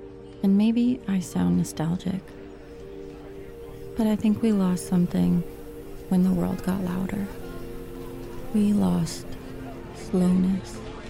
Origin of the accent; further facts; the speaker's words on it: Toronto, Ontario, Canada; I grew up in Toronto, the youngest of four.